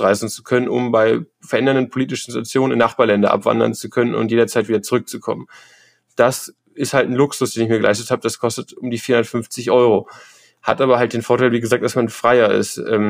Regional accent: Berlin, Germany; born there; now in Göttingen, Germany; Ich sozusagen bin gebürtig aus Berlin, habe dann in verschiedenen Orten in Deutschland gelebt, auch für meine Ausbildung und dann auch später sozusagen für mein mehr oder weniger selbstgestaltetes duales Studium und bin aktuell in der Nähe von Göttingen.

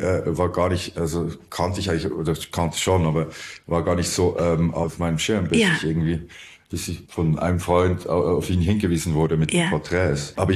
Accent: Beromünster, Lucerne, Switzerland; mein Heimatort ist Alp nach Obwalden. Und aufgewachsen bin ich dann in Beromünster, was nicht so weit weg ist.

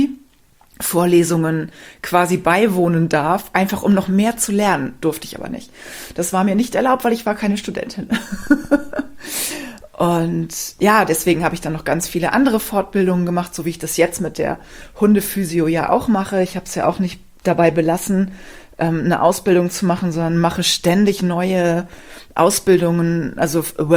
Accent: Rhineland, Germany; Ich komme ja ursprünglich aus dem Rheinland.

